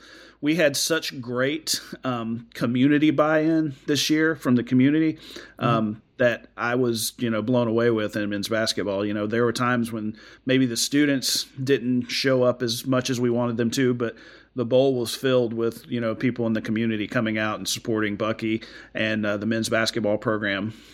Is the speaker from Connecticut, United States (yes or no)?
no; Birmingham, Alabama, United States; I grew up in Birmingham, so I'm a Birmingham boy through and through.